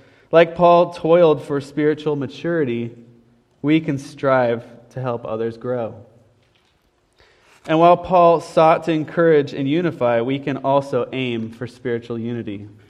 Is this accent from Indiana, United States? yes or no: yes; Indiana, United States; Growing up in Indiana, I had lots of fun memories of the fall.